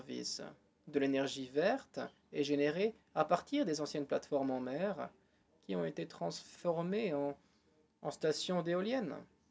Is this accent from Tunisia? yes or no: yes; Tunisia; Je viens de Tunisie, en Afrique du Nord.